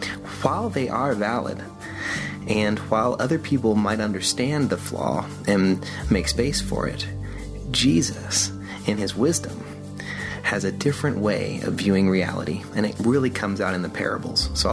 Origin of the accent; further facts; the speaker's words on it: Richmond, Virginia, United States; I'm from Richmond, Virginia.